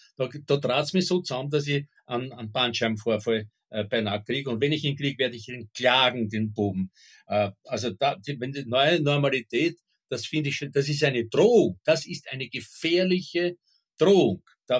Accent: Burgenland, Austria; Also ich finde, ich kann mich als Kind noch erinnern an so Dorfgendarmen im Südburgenland.

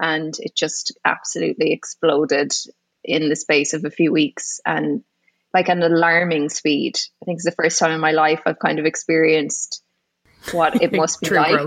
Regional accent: Galway, Connacht, Ireland; I'm from Galway originally.

